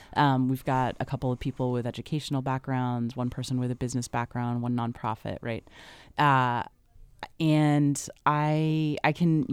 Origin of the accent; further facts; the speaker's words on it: Long Beach, California, United States; You know, I grew up in Long Beach, California, and I went to public school there.